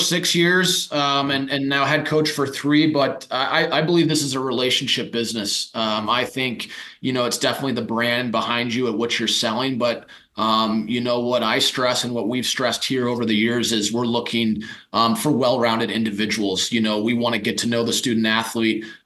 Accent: Midwest, United States; now in Denver, United States; I'm from the Midwest like you, you know, the Midwest weather, you don't see the sun from November to March.

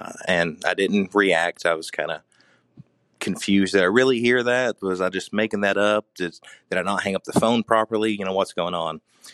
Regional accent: Harriman, Tennessee, United States; I am from Harriman, Tennessee, which is a little quiet town about 30 minutes outside of Knoxville.

